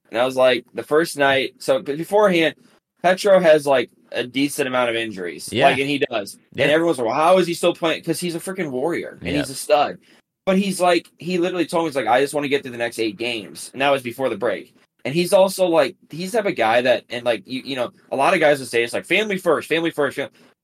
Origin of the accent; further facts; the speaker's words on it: United States; like I wanted them to win just for like, because it's like I'm American